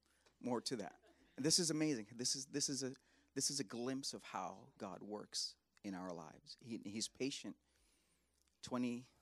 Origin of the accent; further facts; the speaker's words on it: Dubai, United Arab Emirates; also born or lived in India; I'm from India originally. I grew up in Dubai.